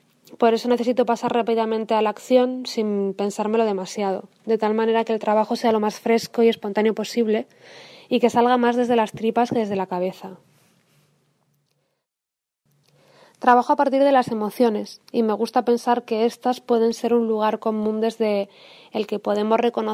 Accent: Asturias, Spain; now in Barcelona, Spain; soy artista. Soy natural de Asturias, pero vivo y trabajo en Barcelona desde hace 16 años.

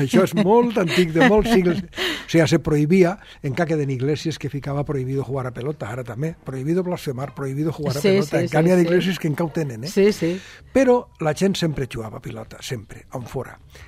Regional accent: Paterna, Valencian Community, Spain; Terramelar és del meu poble, de Paterna.

